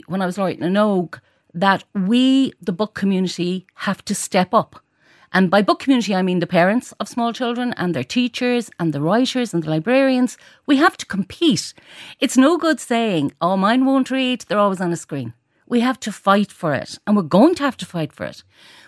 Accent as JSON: {"language": "English", "town": "Galway", "region": "Connacht", "country": "Ireland", "tie": "born or raised there", "said": "it comes from growing up in Galway, where we had a lot of street theatre with Mockness and stuff."}